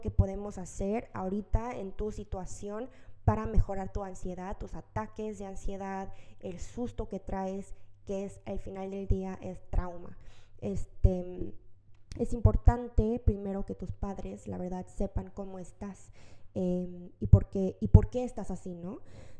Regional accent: Mexico; now in South Korea; desde que nací en Corea, los primeros como meses de nacer, estuve en el hospital aquí en Corea porque tuve neumonía. Entonces, me quedé en el hospital desde literal bebé. Y luego, a los 3 meses, cuando fui a México

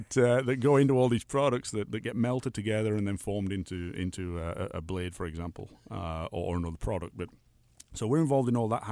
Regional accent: England, United Kingdom; made in America, but I'm from England.

